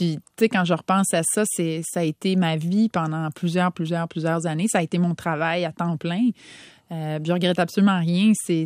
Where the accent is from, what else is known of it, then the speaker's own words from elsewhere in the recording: Quebec, Canada; moi, je viens de l'Outaouais. Mont-Sainte-Marie, c'était mon centre de ski, puis c'est pas gros.